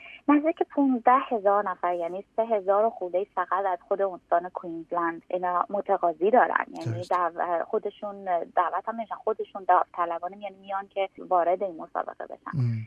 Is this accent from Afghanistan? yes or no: no; Iran; moved away; من از ایران آمدم و اینجا میخوام کلاسیکال سینگر باشم